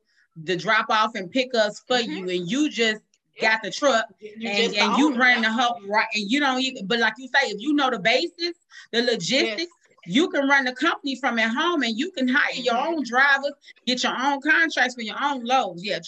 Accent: Chicago, Illinois, United States; I can, because you know I'm from the Midwest as well. You know I'm from Chicago

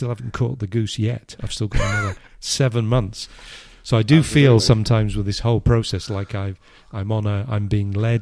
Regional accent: United Kingdom; being British and Brexit, we are no longer members of the, we're no longer European Union citizens.

